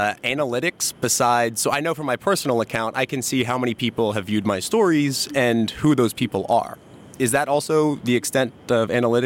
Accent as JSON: {"language": "English", "country": "United States", "lives_now": "Denmark", "said": "I'm an American citizen, but I'm living in Denmark"}